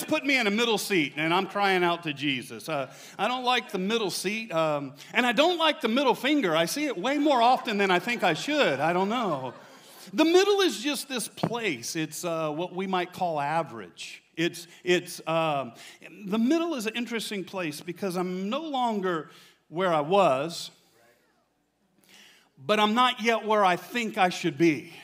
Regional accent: Michigan, United States; I'm from Michigan.

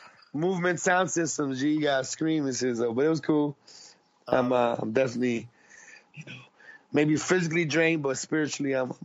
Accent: England, United Kingdom; born there; I was born in England. We were pretty much refugees after that. They fled to England. I was born in England as a result of their freedom, pretty much.

